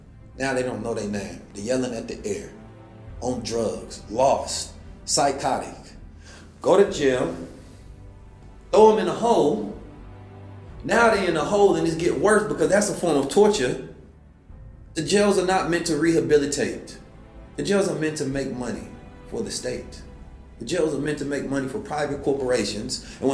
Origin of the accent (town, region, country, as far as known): Oakland, California, United States; born or raised there; also born or lived in St. Louis